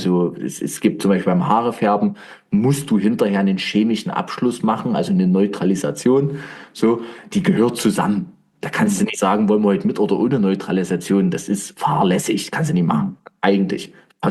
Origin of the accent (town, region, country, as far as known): Weinböhla, Saxony, Germany